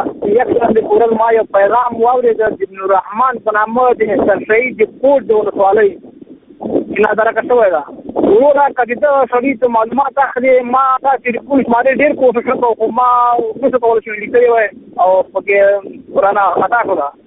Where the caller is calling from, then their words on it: Farah, Afghanistan; د فراه د ولایت څخه زه خبره کوم. د کواد ولسوالۍ دی، د پښتنه ول د شربتي په کلي کې دی.